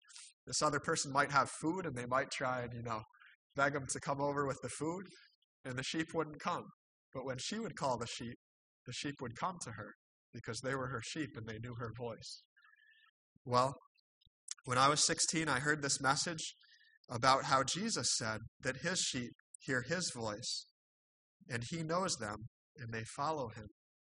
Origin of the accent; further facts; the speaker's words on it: Albany, New York, United States; I'm from the Albany area near Albany, New York.